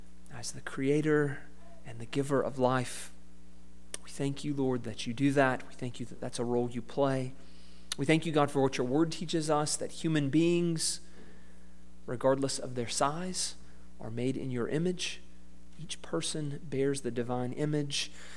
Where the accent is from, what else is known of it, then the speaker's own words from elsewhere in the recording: Georgia, United States; I don't just say that because I'm from Georgia and my wife Caroline is from Augusta.